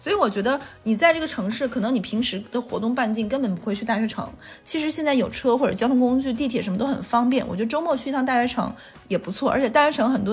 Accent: Liaoyuan, Jilin, China; 我老家是一个很小的吉林城市叫辽源市

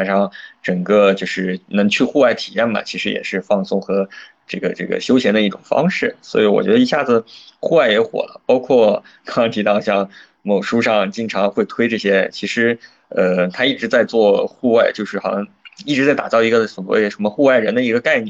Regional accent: Guiyang, Guizhou, China; moved away as an adult; now in Shanghai, China; 因为我老家是在贵州那边，贵阳、云贵川那边其实山路很多

